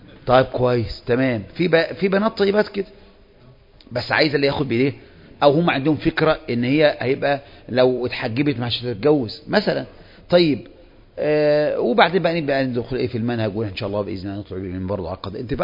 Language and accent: Arabic; Egypt